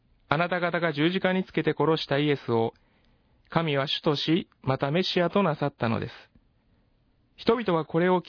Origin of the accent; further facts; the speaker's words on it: Aichi, Japan; born there; 私は愛知県の片田舎で生まれました。田舎者ですけれども、うちの家には御嶽本教という家の宗教がありました。御嶽山の山の神を信じる信仰です。